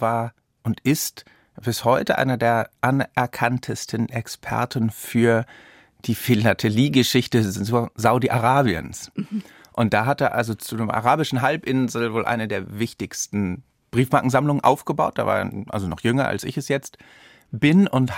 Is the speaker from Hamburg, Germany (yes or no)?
yes; Hamburg, Germany; Ich bin in Hamburg aufgewachsen, die Familie war dann nach Deutschland zurückgegangen.